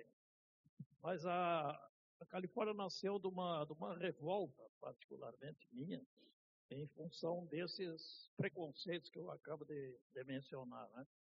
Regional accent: Rio Grande do Sul, Brazil; eu constatei que na minha terra, aqui no coração geográfico do Pampa, aqui no meio da gauchada, no berço do gaúcho, eu podia cantar no outro idioma

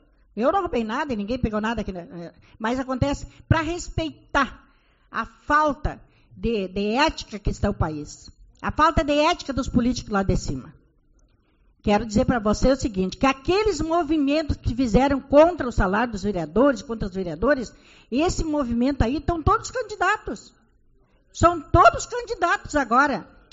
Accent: Uruguaiana, Rio Grande do Sul, Brazil; Eu vou falar Uruguaiana porque nós somos de Uruguaiana.

